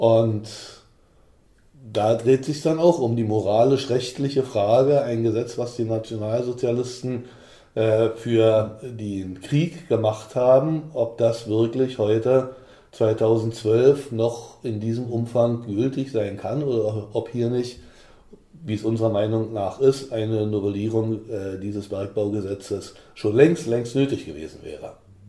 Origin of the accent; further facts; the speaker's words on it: Berlin, Germany; also ich bin gebürtiger Berliner und bezeichne das als meine Heimat